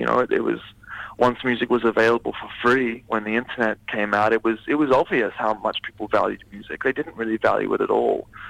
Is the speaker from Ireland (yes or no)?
no; Sydney, New South Wales, Australia; You know, I was raised in Sydney, Australia, part of a sporting, masculine, macho culture.